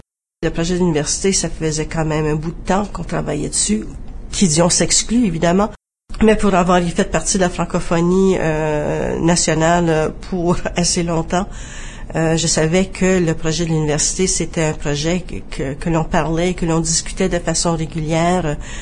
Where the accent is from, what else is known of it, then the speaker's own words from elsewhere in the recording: Sudbury, Ontario, Canada; Je suis native de Sudbury en Ontario, donc franco-ontarienne, de parents acadiens, donc j'ai des racines acadiennes qui sont très très très fortes aussi. Mais oui, de Sudbury en Ontario